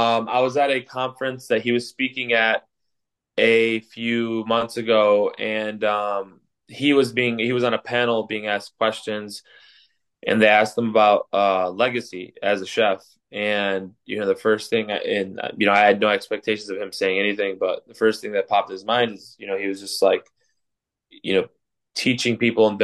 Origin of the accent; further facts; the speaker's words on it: Farmington Hills, Michigan, United States; also born or lived in Livonia; I never grew up in Dearborn, and I grew up in Farmington Hills in Livonia.